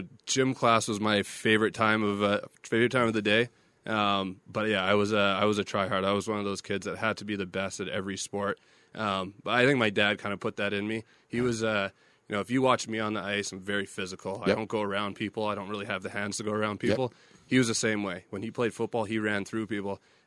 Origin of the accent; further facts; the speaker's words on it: Winnipeg, Manitoba, Canada; Yeah, because it's my hometown, too.